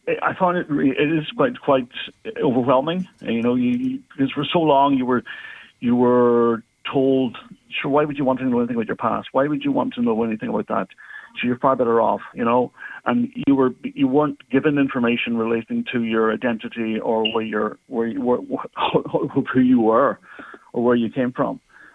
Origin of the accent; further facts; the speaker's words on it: Northern Ireland, United Kingdom; born there; I was born in Daisy Hill Hospital and was taken over the border by a social worker